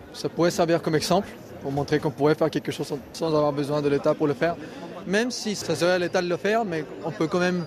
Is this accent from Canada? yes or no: no; Chile; now in France; j'habite depuis 8 ans en France et je suis chilien.